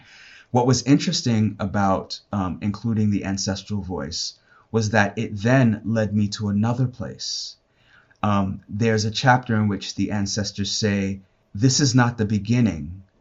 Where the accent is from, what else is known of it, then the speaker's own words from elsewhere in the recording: Brooklyn, New York, United States; So I grew up here in America, raised in Brooklyn, New York, educated by an American education system with a Western point of view